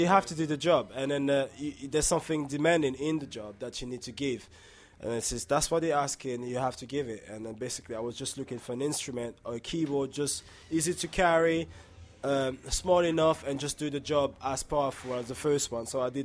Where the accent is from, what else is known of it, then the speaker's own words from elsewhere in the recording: Guadeloupe; I'm from Guadeloupe, man.